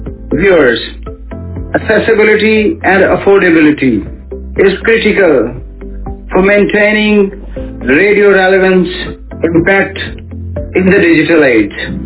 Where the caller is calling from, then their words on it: Faisalabad, Punjab, Pakistan; from Faisalabad, Pakistan.